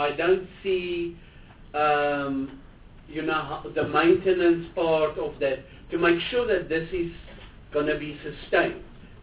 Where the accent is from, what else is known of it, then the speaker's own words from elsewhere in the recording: Limpopo, South Africa; And I'm from Limpopo